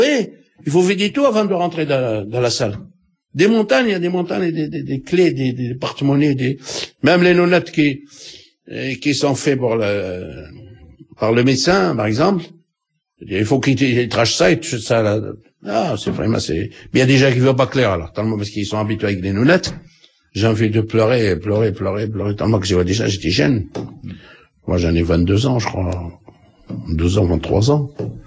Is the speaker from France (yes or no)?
no; Algeria; J'ai dit, non, je suis algérien.